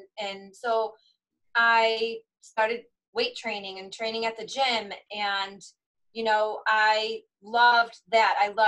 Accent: Webster, New York, United States; So I'm born and raised in Rochester, well, right here in Webster. I went to school here.

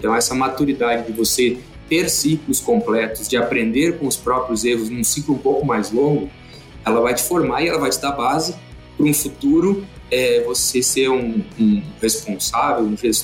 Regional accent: Rio Grande do Sul, Brazil; born there; nasci lá no Rio Grande do Sul e ingressei numa grande empresa como estagiário do Guilherme, lá, né? Em Videira.

